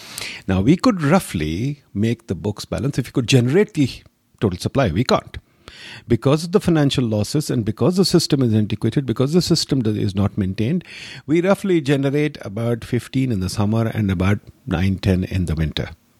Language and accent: English; Lahore, Punjab, Pakistan; Let's say we take the city of Lahore, my hometown, which is a very large city, which is now, I think, roughly 13, 14 million people.